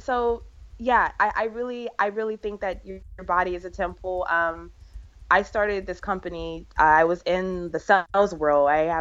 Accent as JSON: {"language": "English", "region": "California", "country": "United States", "said": "Like, I'm from California originally."}